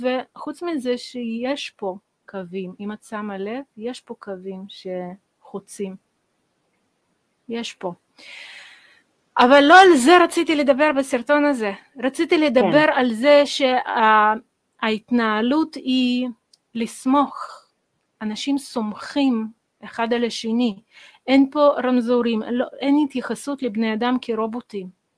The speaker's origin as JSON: {"language": "Hebrew", "region": "Riga", "country": "Latvia", "tie": "born or raised there", "lives_now": "Israel", "said": "אני גדלתי בריגה, ואצלנו פסי חשמליות ככה היו"}